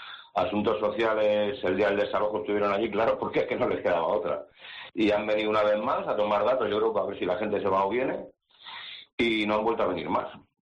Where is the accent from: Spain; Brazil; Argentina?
Spain; Madrid, Community of Madrid; now in Tenerife, Spain; Ni en Madrid, yo soy de Madrid, llevo aquí ya 17 años, pero ni en Madrid están esos precios.